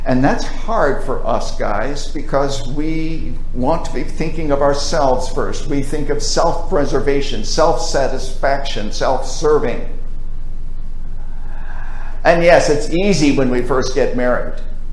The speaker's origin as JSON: {"language": "English", "region": "New York", "country": "United States", "tie": "born or raised there", "said": "I grew up in Western New York on a farm. The snow there would get 4, 5, 6 feet deep as it would blow off of the Great Lakes."}